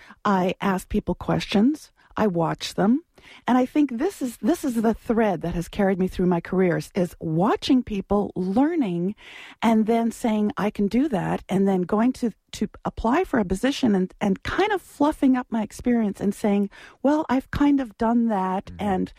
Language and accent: English; California, United States; I was from back east originally, not New York, but I grew up in California, so he wanted to move to California, so we left.